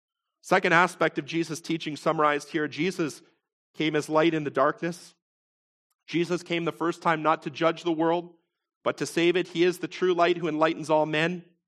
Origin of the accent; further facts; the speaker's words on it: Welland, Ontario, Canada; our own city of Welland. You know, I grew up in this city. This is my hometown.